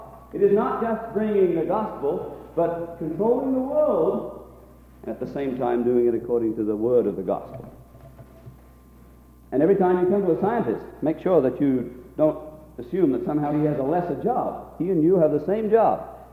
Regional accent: Australia; Being an Australian, I suppose I can stand back and judge a little easier.

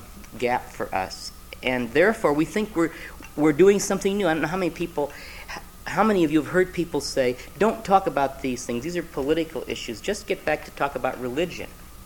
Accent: Sioux Falls, South Dakota, United States; The rabbi in my hometown, Sioux Falls, South Dakota, gave a workshop in a peace conference we had

